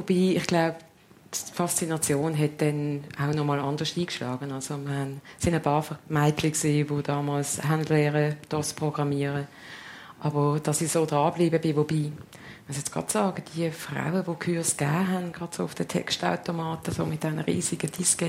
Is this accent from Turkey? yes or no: no; Basel, Basel-Stadt, Switzerland; Ich bin hier in Basel aufgewachsen. Ich sage immer, ich bin eine Berufsbaslerin